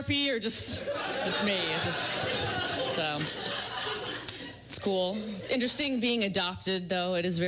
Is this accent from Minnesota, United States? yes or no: yes; Minnesota, United States; also born or lived in South Korea; I was born in South Korea, and then I was adopted by white Swedish people in Minnesota.